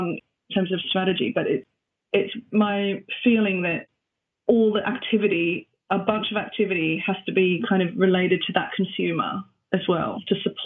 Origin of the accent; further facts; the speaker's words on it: Australia; I'm from Australia and my partner's from Sweden and we live here and we've got 2 kids.